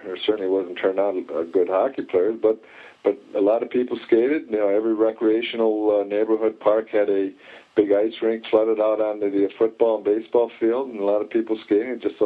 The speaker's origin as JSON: {"language": "English", "region": "Minnesota", "country": "United States", "said": "because, you know, he's from Minnesota, I'm from Minnesota."}